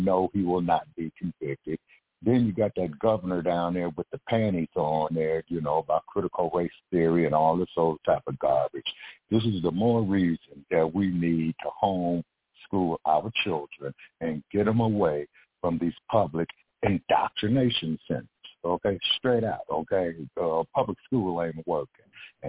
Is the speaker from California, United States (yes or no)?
yes; Los Angeles, California, United States; Mr. Talk, because I'm from Los Angeles, you know, where you have police department and what have you